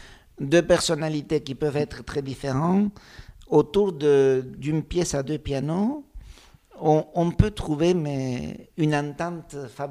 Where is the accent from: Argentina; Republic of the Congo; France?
Argentina; San Pedro, Buenos Aires Province; C'était à San Pedro, en Argentine. C'était une petite ville